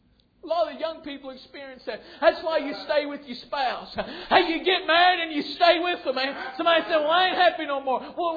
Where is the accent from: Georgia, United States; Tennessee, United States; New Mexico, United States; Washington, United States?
Tennessee, United States; Mooresburg; born there; I was born in Mooresburg, Tennessee, a little family.